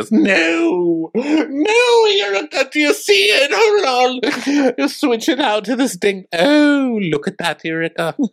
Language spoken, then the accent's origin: English; the South, United States; Because I'm from the South, and I'm going to teach people manners.